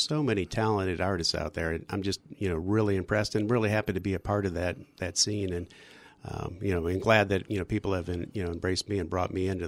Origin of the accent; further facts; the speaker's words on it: Cleveland, Ohio, United States; also born or lived in North Carolina / Pittsburgh, United States; I was born in Cleveland, Ohio. They used to call it the Mistake on the Lake.